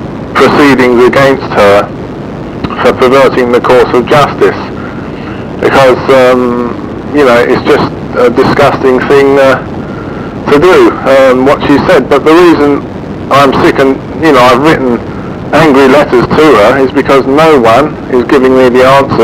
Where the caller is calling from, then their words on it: England, United Kingdom; I'm phoning from England